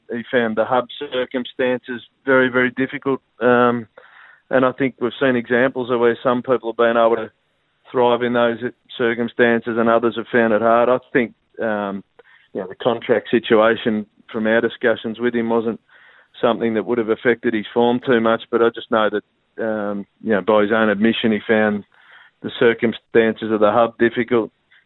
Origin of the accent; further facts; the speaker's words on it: Geelong, Victoria, Australia; I mean, I grew up in Geelong.